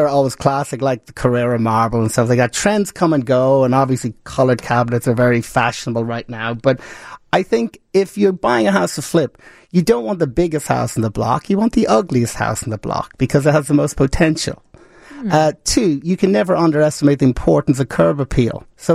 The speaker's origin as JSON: {"language": "English", "region": "England", "country": "United Kingdom", "tie": "born there", "said": "I'm English born, by the way, but I'm an Irish citizen."}